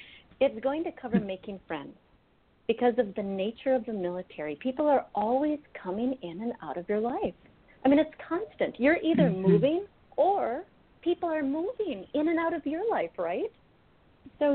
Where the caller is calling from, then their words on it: Minneapolis, Minnesota, United States; I am calling from beautiful Minneapolis, Minnesota.